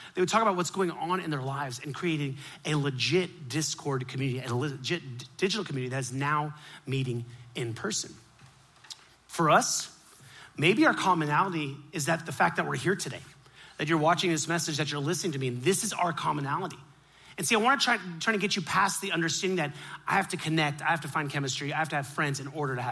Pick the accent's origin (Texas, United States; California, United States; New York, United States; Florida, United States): Florida, United States; Miami; Absolutely, I grew up in Miami.